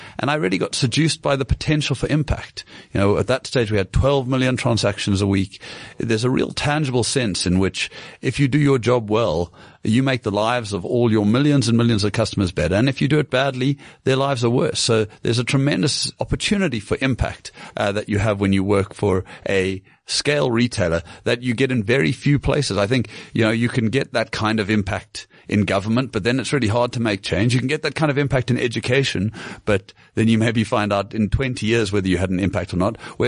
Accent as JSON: {"language": "English", "town": "Cape Town", "region": "Western Cape", "country": "South Africa", "tie": "born or raised there", "said": "Yeah, well, I grew up in Cape Town, studied at UCT"}